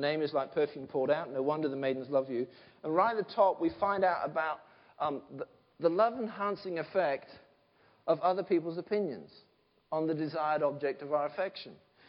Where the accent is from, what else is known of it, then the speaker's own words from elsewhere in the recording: England, United Kingdom; I hate the fact that we're English and we've got a stiff upper lip.